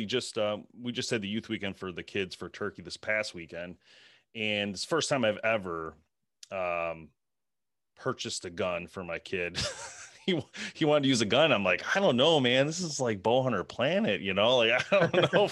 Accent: Michigan, United States; Yeah, because we're from Michigan, so everything here has been, it's always pretty cool here.

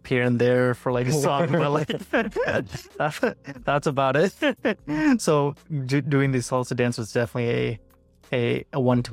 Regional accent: Dallas, Texas, United States; now in Austin, United States; And having been born and raised in Dallas all my life, I decided that it was time for a change. And Austin wasn't too far away. It's like 3 hours away from Dallas.

